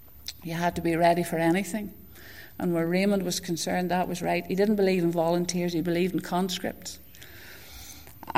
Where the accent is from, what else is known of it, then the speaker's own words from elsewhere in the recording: Rathfriland, Northern Ireland, United Kingdom; now in Ballymena, United Kingdom; I haven't quite acquired the Ballymena accent, I'm not originally from Ballymena. I'm originally from Rathfrieland, and many of you people here will know where Rathfrieland is.